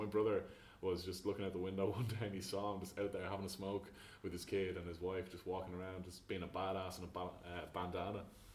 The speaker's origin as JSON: {"language": "English", "town": "Dublin", "region": "Leinster", "country": "Ireland", "tie": "born or raised there", "said": "I'm born and bred in Dublin and never went to what technically constitutes as Northern Ireland."}